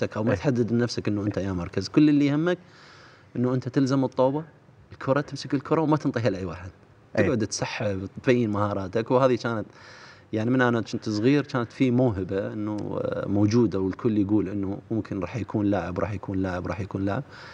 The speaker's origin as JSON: {"language": "Arabic", "country": "Iraq", "said": "خصوصا احنا كعراقيين، يعني الاجواء والظروف اللي عشنا فيها كانت اجواء يعني صراحه مأساويه. ولادتي كانت في حرب بين العراق وايران"}